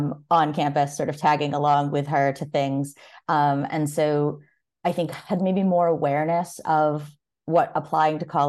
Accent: Farmington, Maine, United States; realized how lucky I was to grow up in Maine and to grow up in a small town in a really supportive community

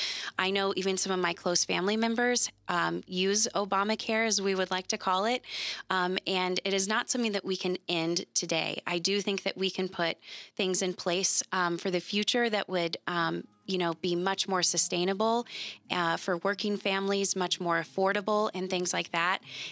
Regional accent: Garden City, United States; I think that growing up in Garden City, being in such a rich area with so many different cultures, I can't imagine growing up in a situation where we didn't have that.

